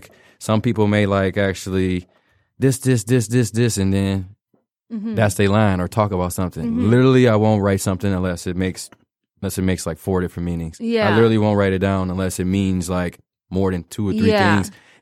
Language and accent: English; Detroit, Michigan, United States; now in suburbs of Detroit, United States; because I moved from Detroit to the suburbs, you know, so.